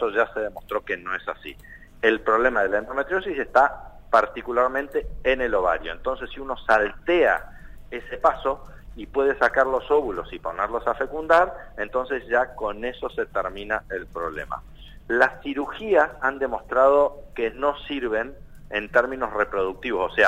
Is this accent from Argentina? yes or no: yes; Neuquén, Argentina; les recuerdo que yo soy neuquino